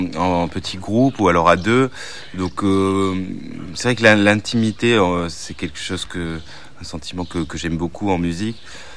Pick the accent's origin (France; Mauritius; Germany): France; Toulouse, Occitanie; De Toulouse.